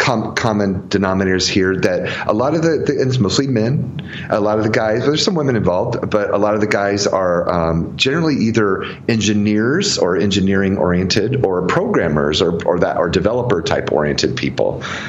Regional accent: Jacksonville, Florida, United States; moved away; So before then, I lived in the Jacksonville, Florida area, my hometown.

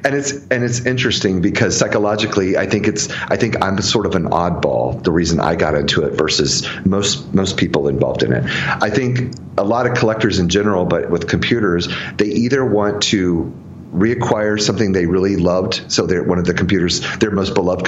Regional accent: Jacksonville, Florida, United States; moved away; So before then, I lived in the Jacksonville, Florida area, my hometown.

